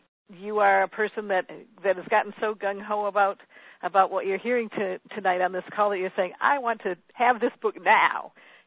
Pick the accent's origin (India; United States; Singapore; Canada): United States; Wisconsin; Right, and I like, I'm originally from Wisconsin, so my husband thinks I'm a cheesehead.